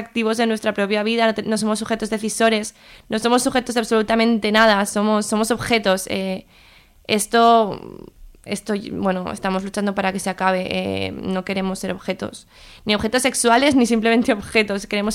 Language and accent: Spanish; Zaragoza, Aragon, Spain; yo soy de Zaragoza